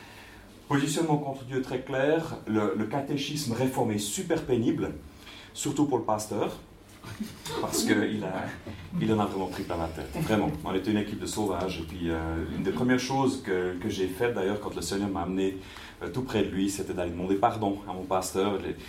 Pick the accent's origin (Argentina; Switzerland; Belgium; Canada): Switzerland; Au niveau de l'enfance, j'ai vécu dans le contexte de mon village, en tant que Suisse allemand